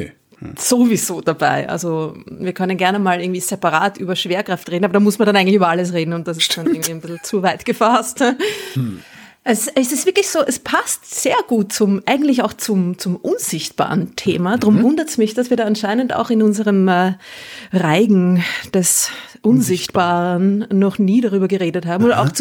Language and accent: German; Vienna, Austria; Aber das ist so, als Wienerin muss ich das sagen, es tut mir leid.